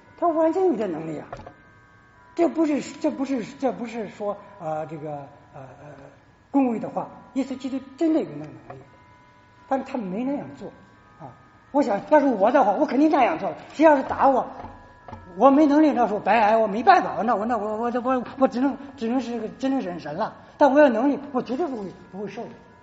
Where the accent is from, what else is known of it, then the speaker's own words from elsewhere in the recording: China; 我们从国内来的，我们都知道，实际上国内很大的差别